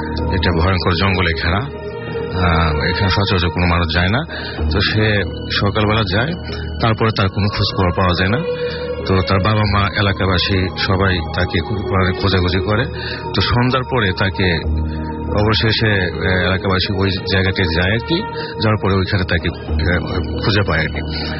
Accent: Goripur, Mymensingh Division, Bangladesh; ময়মনসিংহ গরিপুর থেকে আসছি।

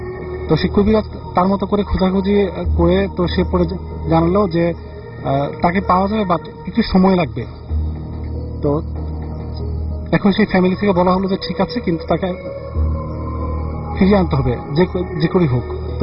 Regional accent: Comilla, Chittagong Division, Bangladesh; আমার দেশের বাড়ি কুমিল্লাতে

